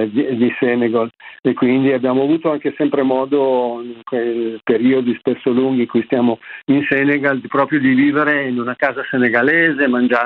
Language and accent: Italian; Metanopoli, Lombardy, Italy; io sono partito da casa mia, da Metanopoli, ho attraversato un po' d'Italia